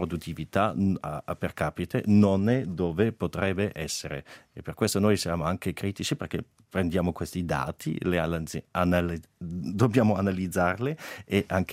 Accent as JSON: {"language": "Italian", "town": "Basel", "region": "Basel-Stadt", "country": "Switzerland", "said": "Io vengo da Basilea, dove abbiamo un settore farmaceutico con una produttività incredibile"}